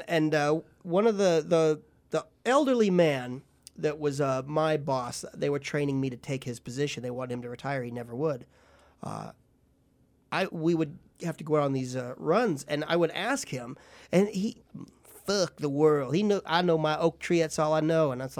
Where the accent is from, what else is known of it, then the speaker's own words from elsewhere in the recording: Portland, Oregon, United States; now in Charlotte, United States; It's like when I first moved to Charlotte. I'm from Portland, Oregon. It's very progressive. I didn't know any different.